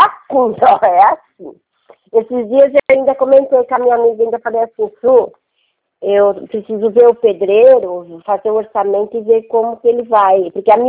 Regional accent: Jundiaí, São Paulo, Brazil; born there; Nasci lá em Jundiaí.

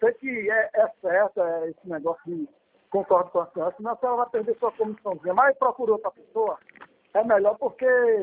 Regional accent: Recife, Pernambuco, Brazil; eu moro aqui, sou de Recife

